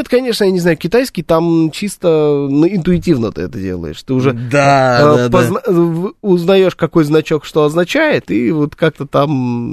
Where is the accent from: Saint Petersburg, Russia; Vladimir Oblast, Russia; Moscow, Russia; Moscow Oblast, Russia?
Saint Petersburg, Russia; Мы, кстати говоря, из Питера